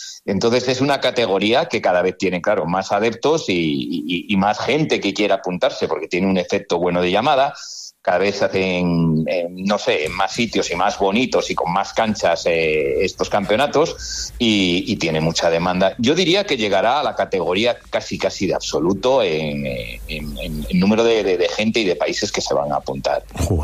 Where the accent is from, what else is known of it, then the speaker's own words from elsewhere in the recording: León, Castile and León, Spain; Nos reclaman en un sitio, nos reclaman en otro, bueno, pero somos de León.